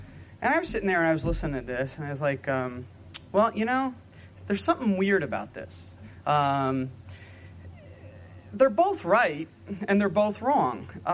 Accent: New Jersey, United States; now in Northern Virginia, United States; I'm from New Jersey, and now I'm living in exile in Northern Virginia, and suburbia in New Jersey never looks so good.

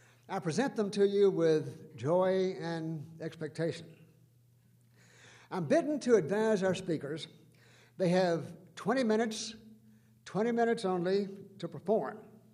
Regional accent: Dallas, Texas, United States; from Dallas, and I want to second the motion that my former mayor made last night, which was to welcome you, or as we say around here, y'all, to Dallas, Texas.

